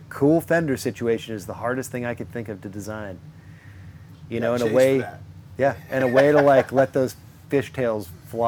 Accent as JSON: {"language": "English", "region": "California", "country": "United States", "said": "I'm from Orange County originally anyway, man. It'll just be taking me back to my origin."}